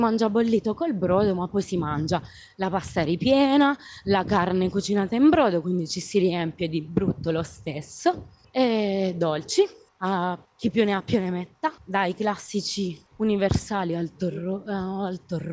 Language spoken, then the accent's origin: Italian; Bisceglie, Apulia, Italy; io vengo da Biceglia, che è un paesino che comunque si affaccia sul mare in Puglia